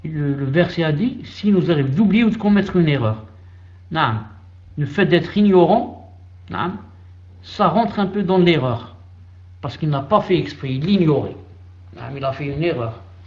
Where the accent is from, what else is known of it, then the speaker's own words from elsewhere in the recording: Algeria; chez nous en Algérie, dans les recoins, vraiment, les petits patelins dans la forêt ou je ne sais où, surtout je crois au Sahara